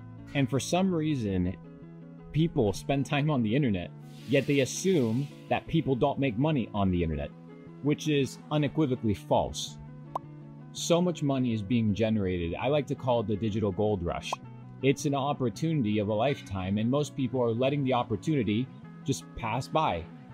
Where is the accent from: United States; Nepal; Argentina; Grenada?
Argentina; moved away; But I come from Argentina, $200 in a motherfucking suitcase, and here I am today.